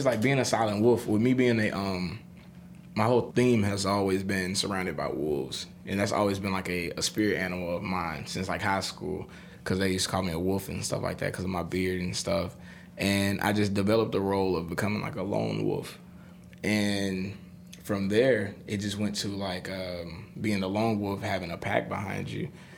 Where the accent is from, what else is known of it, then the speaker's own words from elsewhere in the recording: Florence, Mississippi, United States; also born or lived in Jackson; I'm from Florence, Mississippi. I was raised in Jackson, West Jackson to be exact. But majority of my life, I lived in Florence, which is in Rankin County. So, okay. Yeah, I'm pretty country.